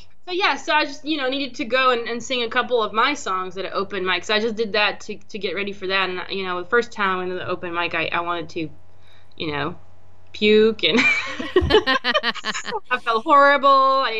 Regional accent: Belgium; first language French; English is a second language; Yes, because I, you know, in Belgium, my first language was French.

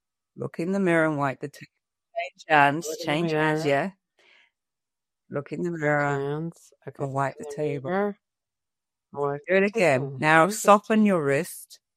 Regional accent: Brixton, London, United Kingdom; I come from South London, Brixton.

